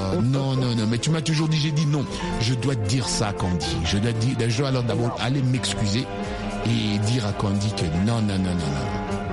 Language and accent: French; DR Congo; je suis congolais d'origine